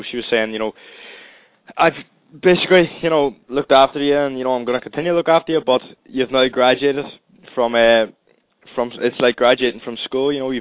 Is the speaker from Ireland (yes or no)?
yes; Ireland; You know, with me being Irish alone, there could be quite a few storylines